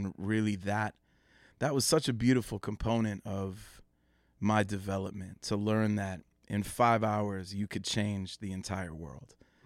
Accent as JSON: {"language": "English", "town": "Cleveland", "region": "Ohio", "country": "United States", "tie": "born or raised there", "moved": "as an adult", "lives_now": "New York, United States", "said": "yeah, I'm from Cleveland, grew up, you know, went to Kenyon College, and then I moved to New York in 93"}